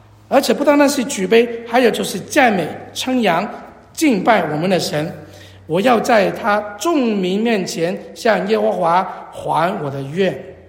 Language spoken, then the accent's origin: Chinese; China; 我们中国人有一句话嘛